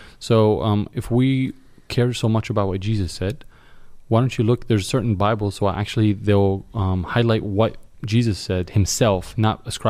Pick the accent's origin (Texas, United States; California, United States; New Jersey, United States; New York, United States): New York, United States; I'm from New York.